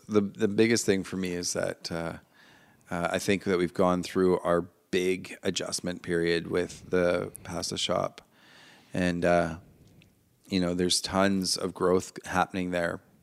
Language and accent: English; Victoria, British Columbia, Canada; also born or lived in Vancouver; I moved back down to Victoria for a little while when I was like early 20s. And I was from Victoria. And when I moved to, I lived in Vancouver for a few years previous to that.